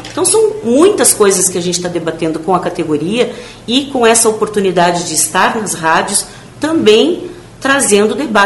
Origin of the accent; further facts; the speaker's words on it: Rio Grande, Rio Grande do Sul, Brazil; lá da minha região, porque eu sou de Rio Grande.